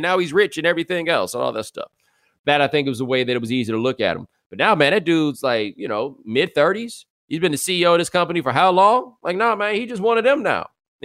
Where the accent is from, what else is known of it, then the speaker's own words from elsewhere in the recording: Houston, Texas, United States; I'm from Houston. We say bruh.